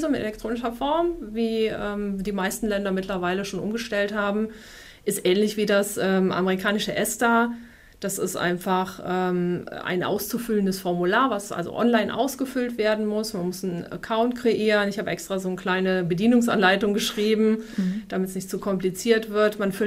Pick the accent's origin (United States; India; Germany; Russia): Germany; Cologne, North Rhine-Westphalia; Ich komme ja aus Köln, das ist dann irgendwie vielleicht so eine kleine Erinnerung, der große Fluss in der Stadt.